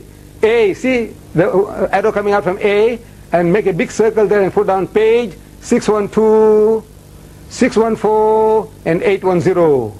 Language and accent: English; India; born there; I've seen it as a young boy in India. I was born in India.